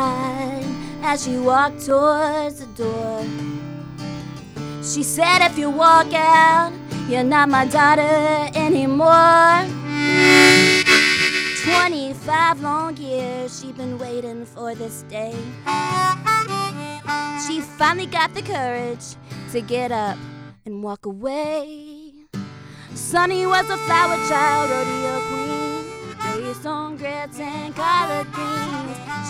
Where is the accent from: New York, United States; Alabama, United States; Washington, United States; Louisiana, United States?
Alabama, United States; I am a nurse from Alabama, here on a travel assignment